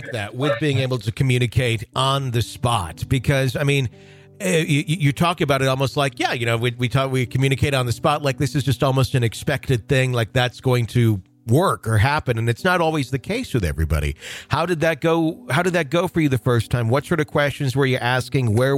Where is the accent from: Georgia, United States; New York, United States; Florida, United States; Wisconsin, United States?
Wisconsin, United States; Because I mean, I grew up in the Fox Valley, and the only cemetery I'm somewhat familiar with in Appleton is that one.